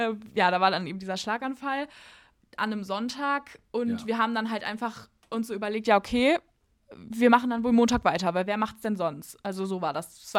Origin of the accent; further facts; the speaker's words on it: Porta Westfalica, North Rhine-Westphalia, Germany; also born or lived in Hamburg, Germany; wir sind ja aus Hamburg wieder zurück nach Porto Westfalica gezogen. Ich muss sagen, als ich damals mit dem Abi fertig war, habe ich gedacht, ich werde in eine Großstadt ziehen